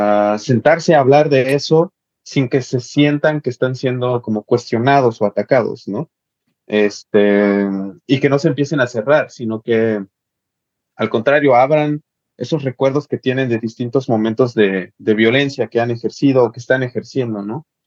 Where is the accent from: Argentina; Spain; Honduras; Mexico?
Mexico; Chiapas; pero yo hablo de Chiapas siempre porque es el lugar de donde vengo.